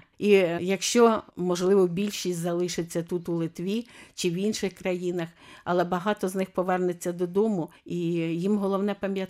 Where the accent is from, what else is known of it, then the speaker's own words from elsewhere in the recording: Sumy Oblast, Ukraine; moved away as an adult; now in Vilnius, Lithuania; Я приїхала з України у червні 22-го року. Сама я із Сумської області, це прикордоння із Росією.